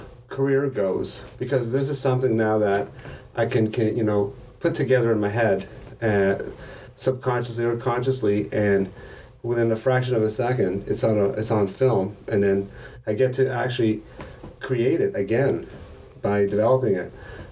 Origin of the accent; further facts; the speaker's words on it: Toronto, Ontario, Canada; I'm originally from Toronto, Canada. I moved to the West Coast to enjoy West Coast part of life.